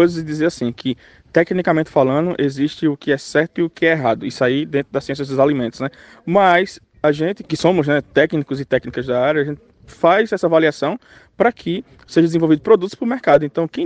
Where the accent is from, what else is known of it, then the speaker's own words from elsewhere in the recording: João Pessoa, Paraíba, Brazil; Eu sou paraibano de João Pessoa e tô aí uns 8, 10 anos estudando café.